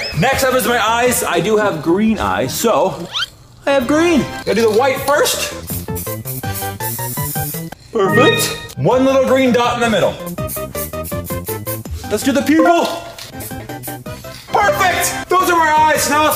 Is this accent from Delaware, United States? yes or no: no; Hawaii, United States; Next up, I'm gonna add a palm tree right here because I'm from Hawaii and I love palm trees.